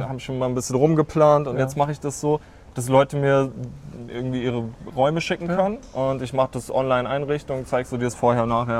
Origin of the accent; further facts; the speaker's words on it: Rostock, Mecklenburg-Vorpommern, Germany; now in Berlin, Germany; Ich komme aus Rostock eigentlich. Ich bin hier gelandet, wie jeder Künstler.